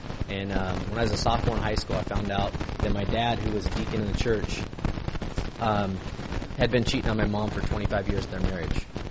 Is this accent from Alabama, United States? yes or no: no; Ridgecrest, California, United States; And, you know, I grew up in Ridgecrest, California. If any of you guys know where that's at, it's in the middle of nowhere.